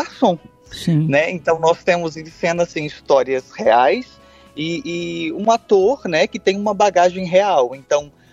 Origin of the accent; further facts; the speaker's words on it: Minas Gerais, Brazil; now in Rio de Janeiro, Brazil; Nesses últimos 12 anos de Rio de Janeiro, porque eu venho do interior de Minas Gerais